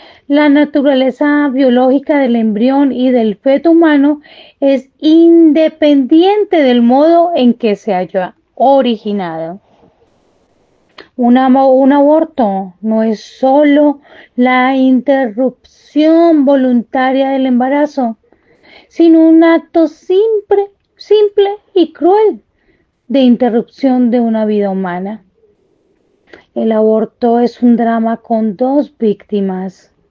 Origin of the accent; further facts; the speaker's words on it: Colombia; desde mi hermosísima Colombia tengo el placer de darle la bienvenida